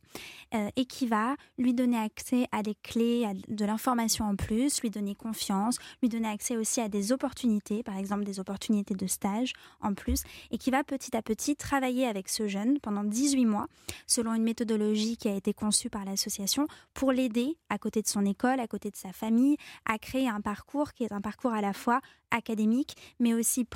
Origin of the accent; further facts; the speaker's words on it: Auvergne-Rhône-Alpes, France; j'ai grandi dans l'Allier. J'ai eu une enfance donc campagnarde, vraiment ouais.